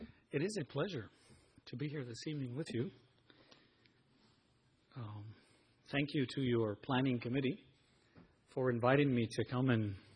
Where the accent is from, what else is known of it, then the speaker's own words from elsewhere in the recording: Robstown, Texas, United States; I'm from South Texas. I grew up in a small town called Robstown. Robstown, Texas, and our mascot at our school was the Cotton Picke